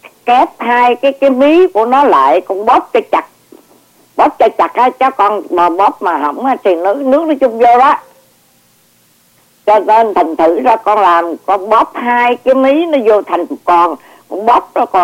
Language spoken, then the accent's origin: Vietnamese; Ho Chi Minh City, Vietnam; Mà tôi thì người Sài Gòn.